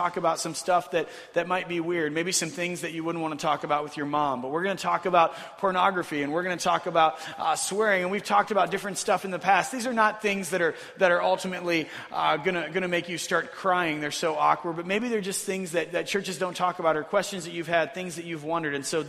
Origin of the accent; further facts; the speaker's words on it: United States; there have been many moments that just as a father, as a human, as an American, have made me pause and start to cry